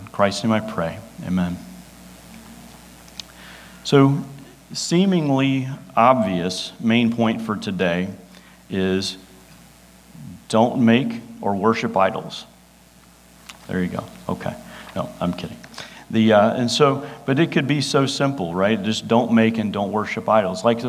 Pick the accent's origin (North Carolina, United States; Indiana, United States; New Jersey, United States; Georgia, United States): Georgia, United States; Atlanta; I grew up in Atlanta, like I mentioned, that's half the population of the metro Atlanta area taken off.